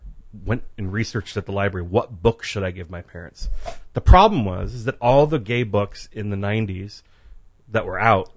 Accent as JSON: {"language": "English", "town": "Westchester", "region": "California", "country": "United States", "tie": "born or raised there", "said": "I grew up in Westchester, which is between El Segundo and Marina Del Rey."}